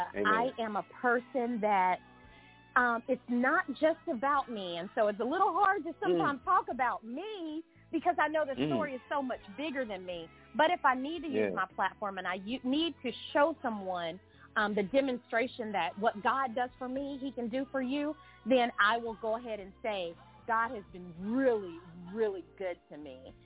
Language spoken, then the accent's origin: English; Tennessee, United States; now in Atlanta, United States; And and so I am in my hometown, but I grew up here with my parents